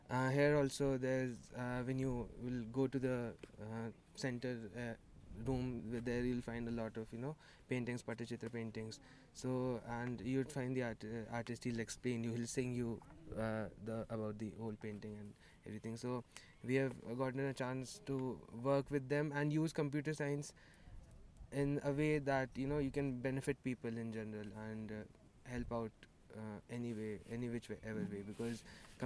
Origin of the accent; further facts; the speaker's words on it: Korba, Chhattisgarh, India; English is a second language; also born or lived in Gurgaon; I was born in Gurgaon, but then I went to Chhattisgarh, and there's a place called Korba.